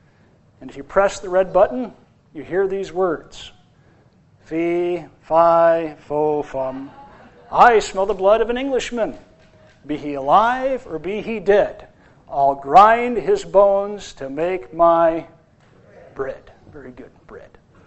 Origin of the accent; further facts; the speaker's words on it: Aberdeen, South Dakota, United States; Dear friends, there's a beanstalk in my hometown of Aberdeen, South Dakota.